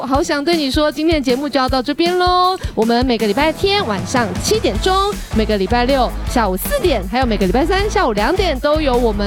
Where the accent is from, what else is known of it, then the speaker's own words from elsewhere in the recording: Taiwan; 因为台东的天气也很热的关系，我们台湾人就是热情啊